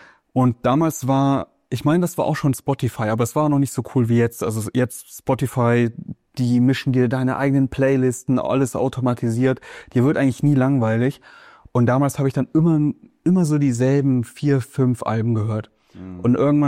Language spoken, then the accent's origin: German; Kassel, Hesse, Germany; also born or lived in Weilburg; Und deswegen bin ich dann von Weilburg nach Kassel gezogen wieder. Weil sie hat hier in der Nähe gewohnt, weil ich hier in der Nähe aufgewachsen bin.